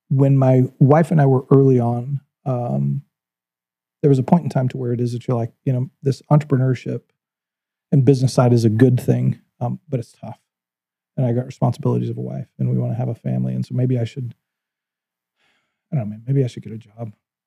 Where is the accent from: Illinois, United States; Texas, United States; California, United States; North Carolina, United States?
Texas, United States; I grew up in West Texas, right? When you see bullshit, it's bullshit, right?